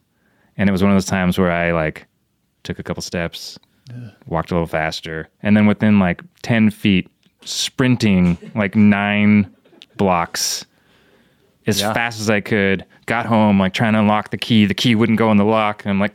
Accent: Idaho, United States; accent: Idaho; I do say things probably incorrectly with my Idaho accent

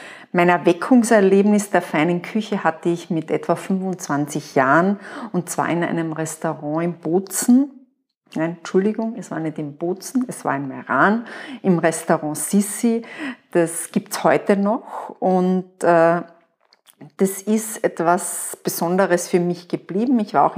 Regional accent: Carinthia, Austria; ich bin in Kärnten aufgewachsen und Natur und Essen waren nicht voneinander zu trennen

